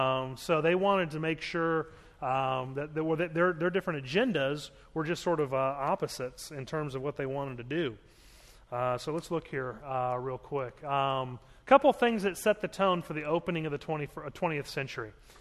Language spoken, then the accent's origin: English; Baltimore, Maryland, United States; growing up in Baltimore, up until I was in eighth grade